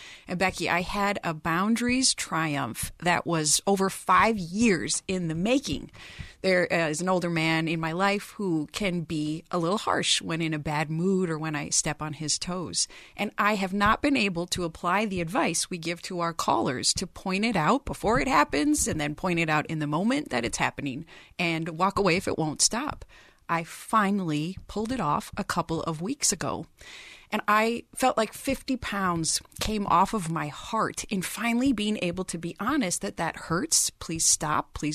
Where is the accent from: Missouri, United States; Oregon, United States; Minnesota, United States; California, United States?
Minnesota, United States; I grew up in Minnesota Nice, where our answer to how you're doing is we're always fine.